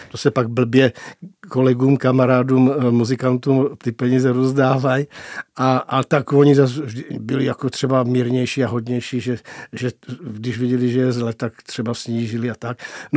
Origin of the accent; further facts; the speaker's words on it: Ústí nad Orlicí, Pardubice Region, Czechia; moved away as an adult; No, to je moje rodiště totiž. Tam já jsem až do maturity bydlel, pak jsem šel do Brna na pedagogickou fakultu.